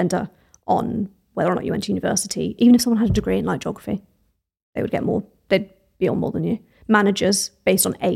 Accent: United Kingdom; We as British people do not talk about numbers. We don't talk about finances.

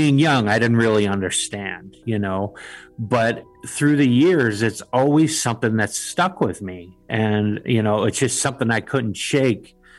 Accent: Buffalo, New York, United States; born or raised there

